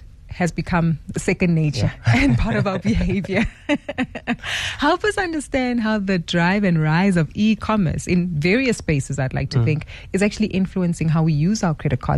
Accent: South Africa; as South African consumers, we're becoming a lot more cognizant

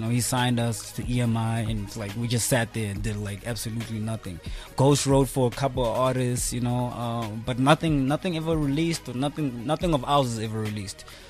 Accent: South Africa; My passport and my ID says Angolan, but I'm South African. Because I mean, I grew up in South Africa.

